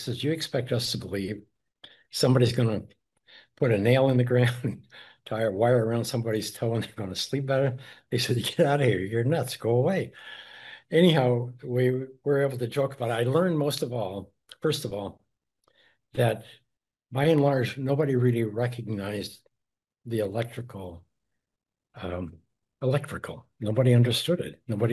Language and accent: English; Montana, United States; And I'm a cowboy from Montana. I'm used to doing whatever it takes with baling wire or whatever it takes.